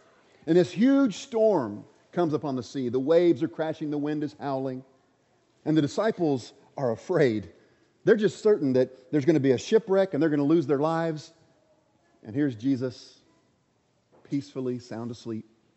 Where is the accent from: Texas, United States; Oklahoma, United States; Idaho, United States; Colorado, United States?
Oklahoma, United States; I didn't take this picture, but growing up in Oklahoma, I feel like I probably could have at one point or another.